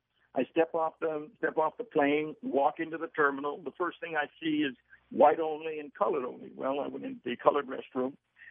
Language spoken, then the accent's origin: English; Fredericton, New Brunswick, Canada; In another 3 hours, I arrive in my hometown. When I stepped off the bus in Fredericton, I said … forget about baseball.